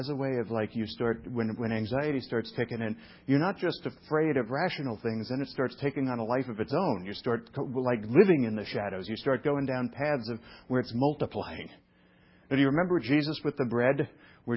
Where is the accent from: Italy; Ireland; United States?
United States; New York; also born or lived in Florida; I'm from New York. I'm constantly stressed. The only time I wasn't stressed in my life was my 2 years in Florida.